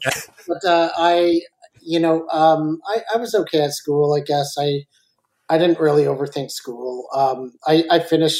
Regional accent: Belleville, Ontario, Canada; also born or lived in Torquay, England; I was born in England. I was born in Torquay, and I moved to the Belleville area probably 1980. So I was about four at that time.

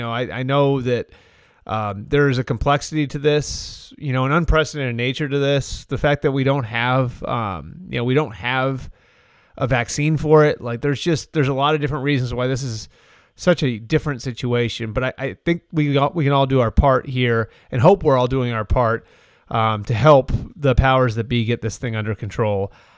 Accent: Massachusetts, United States; And I live, you know, I live about a half hour outside of Boston. I grew up 20 minutes outside of Boston.

